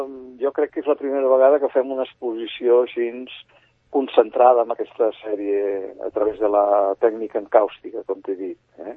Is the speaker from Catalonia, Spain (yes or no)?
yes; Sant Cugat del Vallès, Catalonia, Spain; jo sóc de Sant Cugat, de Socarrel, de tota la vida, i nosaltres acostumem a ser una mica d'aquí